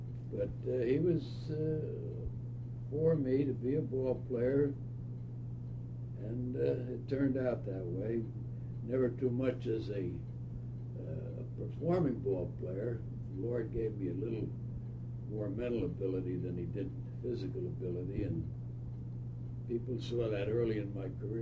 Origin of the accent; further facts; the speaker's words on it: Kearny, New Jersey, United States; born there; I was born in Kearney, New Jersey, August 9th, 1913.